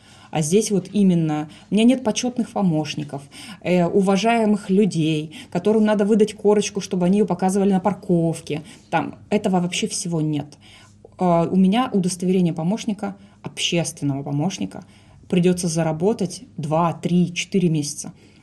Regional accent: Kulunda, Altai Krai, Russia; Я выросла в ПГТ Кулунда

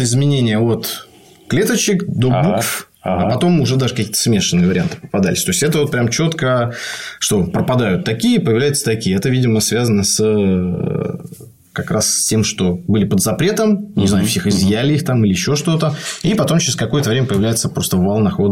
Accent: Saint Petersburg, Russia; Так, сейчас сразу как питерец скажу, от поребриков

